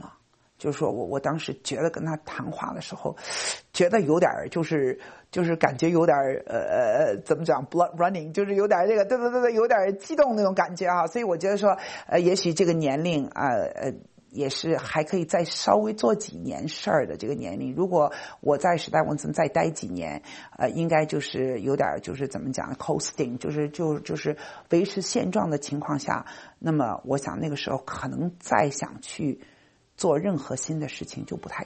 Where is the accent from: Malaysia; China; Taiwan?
China; moved away as an adult; now in New York, United States; 我说我是 骨子里是中国来的，这是改也改不掉的，对不对？咱们这个毕竟是土生土长的中国人哈，但是呢在美国生活了30多年，我说我还有另外一个身份，我就觉得我是一个纽约人，就是我说 I'm a New Yorker， 哎，因为我下了飞机就在纽约生活31年，没有离开过纽约州